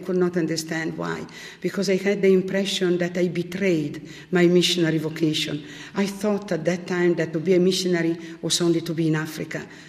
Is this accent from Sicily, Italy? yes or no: no; Milan, Lombardy, Italy; I am a consolata missionary sister. Originally, I'm from Milan. I was only 14 in 1953